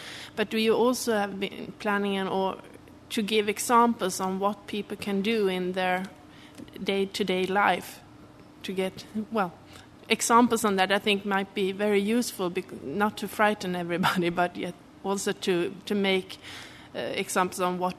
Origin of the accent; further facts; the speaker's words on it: Sweden; English is a second language; I come from the Swedish delegation.